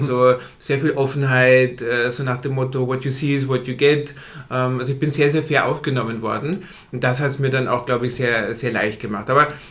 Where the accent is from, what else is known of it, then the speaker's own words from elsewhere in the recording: Karlsruhe, Baden-Württemberg, Germany; als gebürtiger Karlsruher, als Süddeutscher.